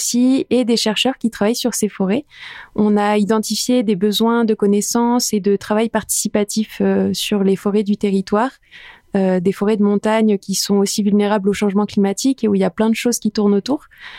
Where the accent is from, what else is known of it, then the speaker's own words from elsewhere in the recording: Provence-Alpes-Côte d'Azur, France; j'ai grandi dans les Hautes-Alpes et dans le Briançonnais, il y a beaucoup de forêts tout autour de nous